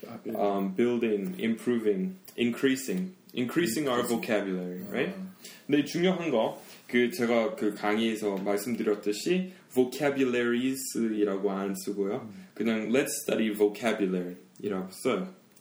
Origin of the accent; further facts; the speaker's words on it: Denver, Colorado, United States; Korean is a second language; now in Korea; 저도 지금 Denver인 우리 고향에 대해서 얘기할 때 back in Denver, I heard it's really hot. 이라고 할 수 있어요.